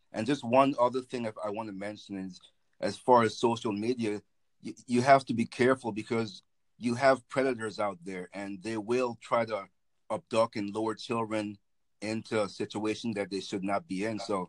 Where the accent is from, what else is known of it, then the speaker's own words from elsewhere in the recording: Massachusetts, United States; Well, yeah, I'm from Massachusetts. That's in the United States.